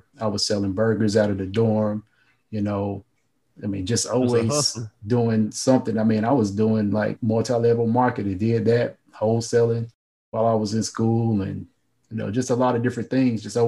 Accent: North Carolina, United States; Yeah. I'm from North Carolina.

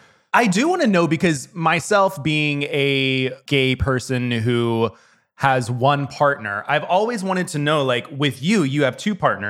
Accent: the South, United States; because when I grew up in the South, it was very like taboo to have more than one partner.

